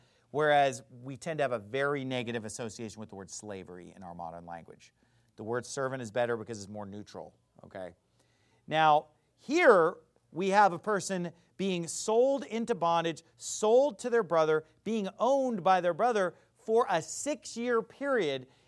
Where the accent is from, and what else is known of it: United States